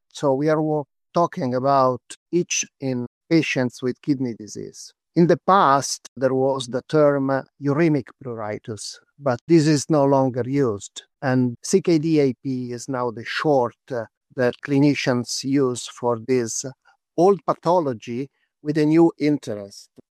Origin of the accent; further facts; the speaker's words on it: Milan, Lombardy, Italy; from Milano, Italy.